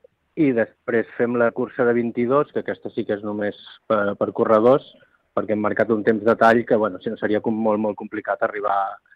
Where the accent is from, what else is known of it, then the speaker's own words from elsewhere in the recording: Catalonia, Spain; ja la gran majoria som de per aquí, som de Begú o de Palafrugell, sí.